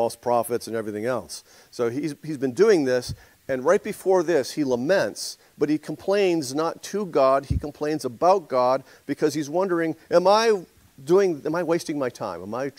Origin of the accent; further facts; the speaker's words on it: New England, United States; I grew up in New England. We had a garden.